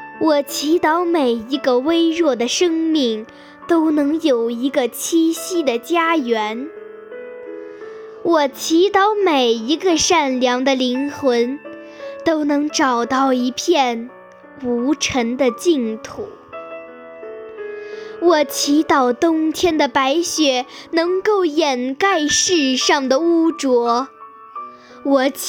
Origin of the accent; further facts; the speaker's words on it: Baotou, Inner Mongolia, China; 我来自内蒙古自治区包头市包岗实验一小